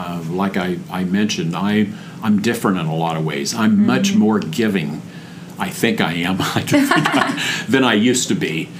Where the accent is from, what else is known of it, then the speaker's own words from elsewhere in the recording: Junction City, Kansas, United States; I grew up in Junction City, Kansas.